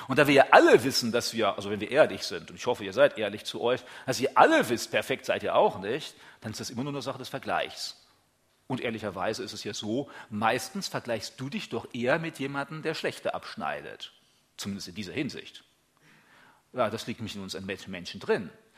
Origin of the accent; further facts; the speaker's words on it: Germany; Wir als Deutsche sind die Schlimmsten überhaupt